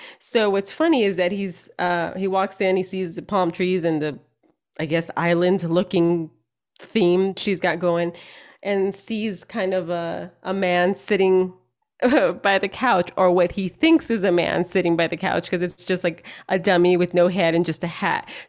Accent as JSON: {"language": "English", "country": "El Salvador", "said": "I know that I look Mexican. I'm Salvadoran, but you can't tell Salvadoran people and Mexican peop"}